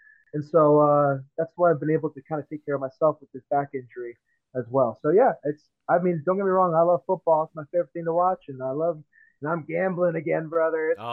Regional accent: Seattle, Washington, United States; I'm a Seahawks man. I'm from Seattle originally.

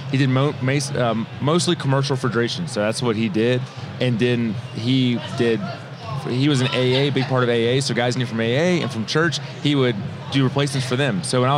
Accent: Baton Rouge, Louisiana, United States; Yeah, so I'm from Baton Rouge, Louisiana.

